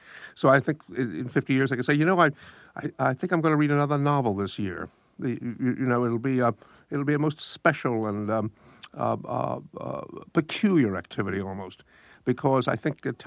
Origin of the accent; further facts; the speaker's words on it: Brooklyn, New York, United States; I grew up in Brooklyn, and we didn't ignore strength in Brooklyn, but it wasn't. I grew up in a reasonable neighborhood, reasonable middle class neighborhood